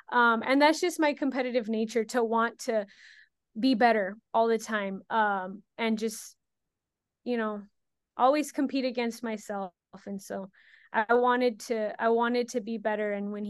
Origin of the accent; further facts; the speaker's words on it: Texas, United States; I'm from the Rio Grande Valley. We are a hop and a skip away from Mexico.